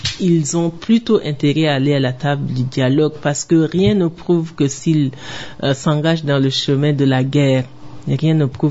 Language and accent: French; Chad; en tant que Tchadien